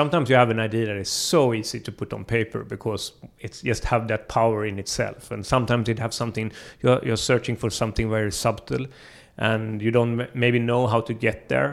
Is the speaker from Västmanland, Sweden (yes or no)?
no; Gothenburg, Västra Götaland, Sweden; I'm from Gothenburg, but I quite often went to Stockholm